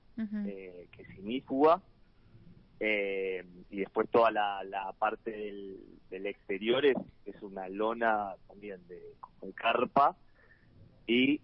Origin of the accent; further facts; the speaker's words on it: Ushuaia, Tierra del Fuego, Argentina; fueguino, soy de Ushuaia, sí.